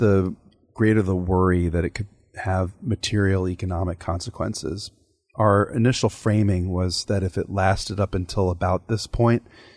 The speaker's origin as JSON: {"language": "English", "region": "New Jersey", "country": "United States", "said": "My home state of New Jersey features a close race for governor"}